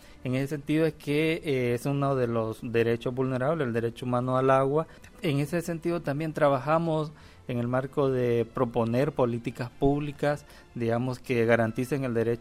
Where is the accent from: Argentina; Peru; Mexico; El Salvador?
El Salvador; Vengo del Salvador